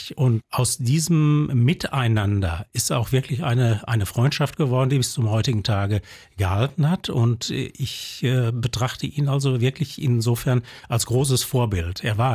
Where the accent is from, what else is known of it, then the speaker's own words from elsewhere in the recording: Kamen, North Rhine-Westphalia, Germany; Das war ja dann die neue Partnerstadt meiner Heimatstadt Kamen.